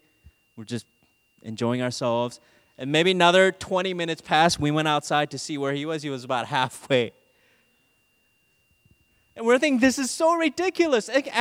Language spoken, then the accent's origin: English; Minnesota, United States; I remember I grew up in Minnesota, so I learned to ski